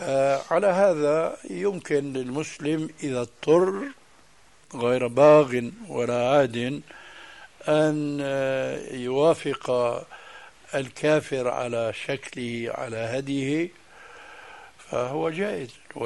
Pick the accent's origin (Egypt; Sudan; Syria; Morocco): Syria; فأخذ ينكل بالإسلاميين كما يقولون عندنا في سوريا عن أبو جلب